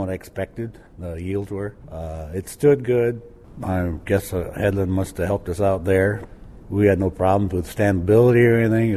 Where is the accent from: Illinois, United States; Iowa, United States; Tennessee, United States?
Iowa, United States; West Union; from West Union, Fayette area.